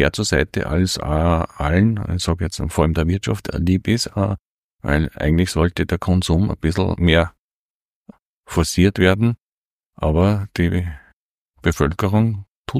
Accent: Upper Austria, Austria; born there; now in St. Florian, Austria; Ich bin gebürtiger Mühlviertler und bin dann durch die Mittelschule nach St. Florian gekommen und seither wohne ich in St. Florian.

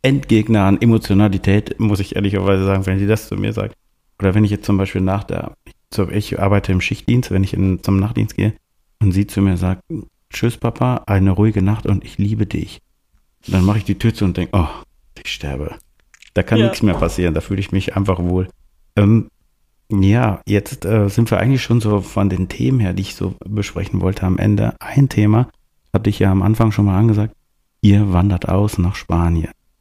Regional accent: Northern Germany, Germany; born there; now in Karlsruhe, Germany; Ich komme nur gebürtig aus dem Norden.

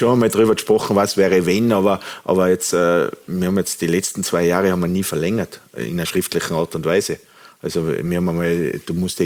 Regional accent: Tyrol, Austria; ich fühle mich rundum wohl in Wattens. Ich bin ja Tiroler, das merkt man, glaube ich. Ich arbeite in Tirol.

